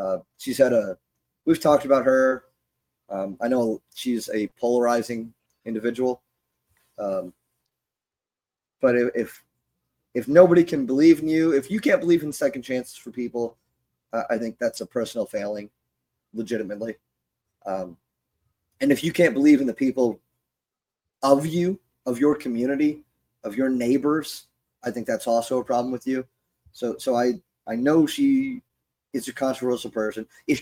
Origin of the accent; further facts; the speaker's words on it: Tampa, Florida, United States; So to do it in front of 5,006 people in my hometown in Tampa.